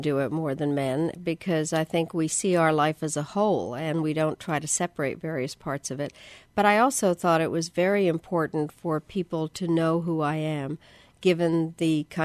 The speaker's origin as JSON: {"language": "English", "country": "United Kingdom", "tie": "born or raised there", "accent": "English", "lives_now": "United States", "said": "Well, I grew up in England. I did have a very English accent"}